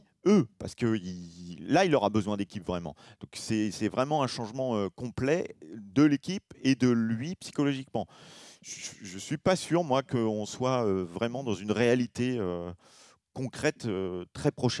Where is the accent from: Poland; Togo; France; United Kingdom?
France; je ne sais pas si c'est parce qu'on est français